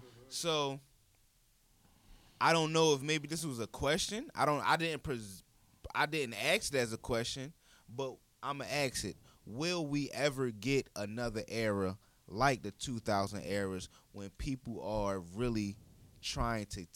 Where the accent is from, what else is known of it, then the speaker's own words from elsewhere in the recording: Baltimore, Maryland, United States; growing up in Baltimore